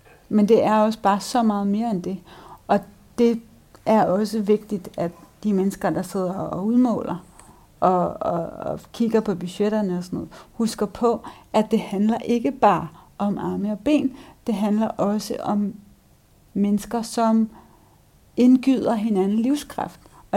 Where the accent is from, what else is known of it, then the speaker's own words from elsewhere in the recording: Frederiksberg, Capital Region of Denmark, Denmark; Som i øvrigt også indebar, at vi flyttede rigtig meget rundt, men det hjem, som jeg kalder mit barndomshjem, lå på anden sal i en stor herreskabslejlighed på Frederiksberg.